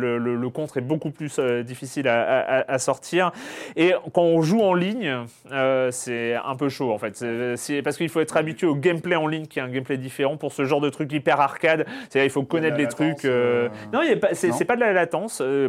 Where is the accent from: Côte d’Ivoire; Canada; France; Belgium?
France; Brittany; sauf quand il y avait la fête foraine à Lorient, près de là où j'ai grandi